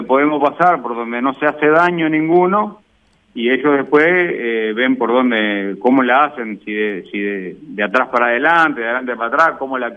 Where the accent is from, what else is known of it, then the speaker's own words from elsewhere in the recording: Uruguay; viste cómo somos los uruguayos